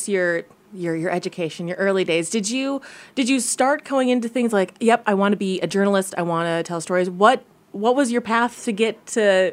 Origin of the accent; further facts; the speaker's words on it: Minnesota, United States; I'm another Midwest girl. I grew up in Minnesota, and the rolling fields of corn don't really see that here.